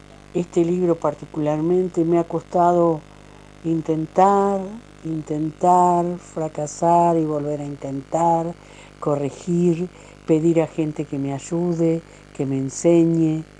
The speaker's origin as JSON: {"language": "Spanish", "country": "Uruguay", "lives_now": "Mendoza, Argentina", "said": "Yo soy uruguaya, soy una uruguaya que ha vivido en Mendoza ya más de la mitad de la vida."}